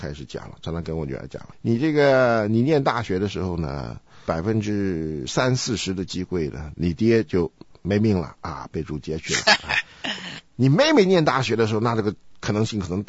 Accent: China; 因为我们中国人一提到祈求，就好像是有一个角色跪在另外一个角色面前呢

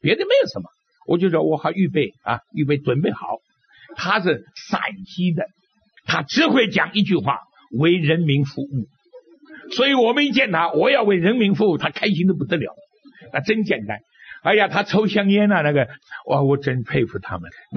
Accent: Hong Kong; 我香港人就到这边来了，香港人到这边来了啊，在那边很难受啊

